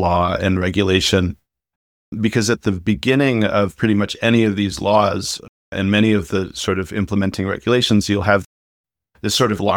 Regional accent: United States; And the gallows humor, as an American, I'm really unhappy to see the government talking about how you need to speak in an objective

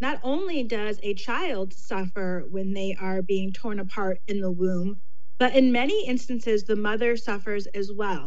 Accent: Connecticut, United States; I'm from Connecticut, so it's a very progressive pro-abortion state.

